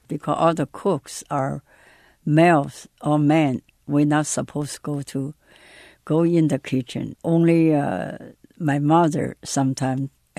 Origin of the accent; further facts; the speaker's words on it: Shanghai, China; Yeah, we have 2 cooks because we are from Shanghai, south of China.